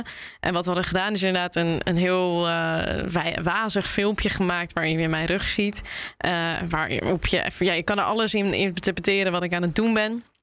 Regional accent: Netherlands; dat ik uit Nederland kom

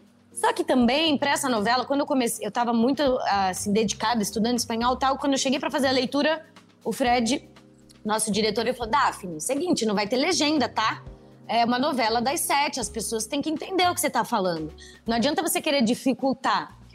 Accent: Brazil; first language Portuguese; eu sou brasileira, então eu penso em português.

